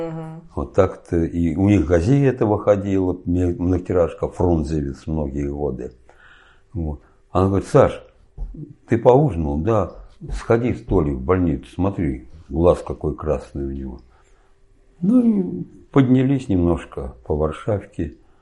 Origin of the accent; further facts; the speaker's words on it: Moscow, Russia; born there; Родился я в Москве 18 августа 1939 года.